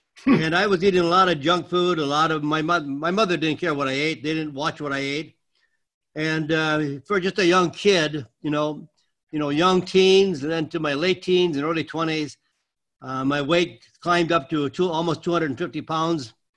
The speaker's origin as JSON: {"language": "English", "town": "Green Bay", "region": "Wisconsin", "country": "United States", "said": "I come from Green Bay, Wisconsin, and at the time when I joined the Marine Corps, there was no such thing as a health food store in Green Bay."}